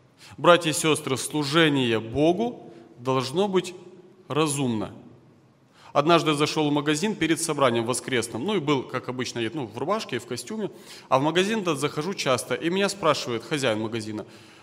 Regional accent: Balakovo, Saratov Oblast, Russia; я из Саратовской области, город Балаково. Я ваш практический ровесник, мне 32 года

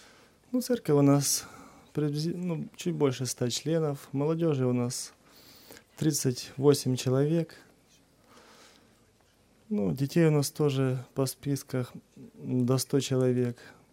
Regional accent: Zakarpattia Oblast, Ukraine; Мы из Закарпатья, в основном из Дешковицкой церкви.

